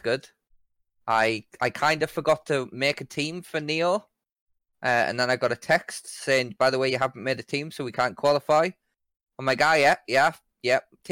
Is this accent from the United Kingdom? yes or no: yes; England, United Kingdom; I'm English. I see Golfs everywhere.